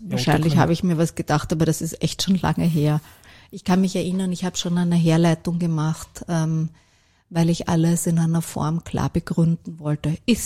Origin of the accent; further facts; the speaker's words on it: Vienna, Austria; Ich bin im Gemeindebau aufgewachsen. Viele wissen nicht, dass Wien die Geburtsstadt des sozialen Wohnbaus ist